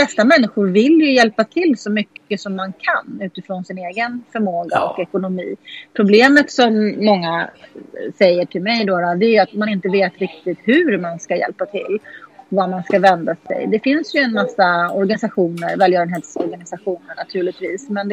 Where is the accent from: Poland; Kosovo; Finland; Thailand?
Thailand; now in Sweden; Ja, Thailand är ju mitt hemland